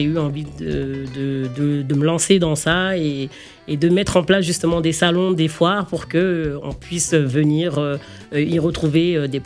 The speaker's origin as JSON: {"language": "French", "country": "France", "said": "Nous qui sommes issus d'une double culture, on est français et franco-malien pour le coup, français et malien aussi."}